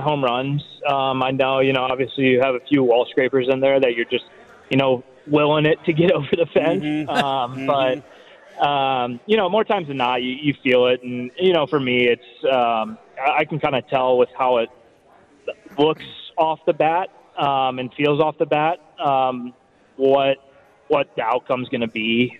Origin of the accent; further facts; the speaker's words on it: St. Louis, Missouri, United States; And, you know, I grew up in St. Louis, so I watched Skip play all the time in my youth days.